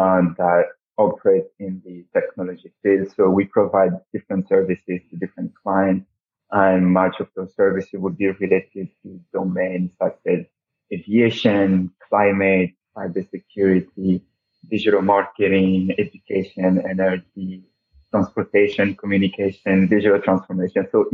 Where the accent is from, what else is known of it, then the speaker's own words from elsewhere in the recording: Lubumbashi, Haut-Katanga, DR Congo; English is a second language; ITOT is a IT startup in my hometown, in the Lubumbashi, that would be in the Republic Democratic of the Congo.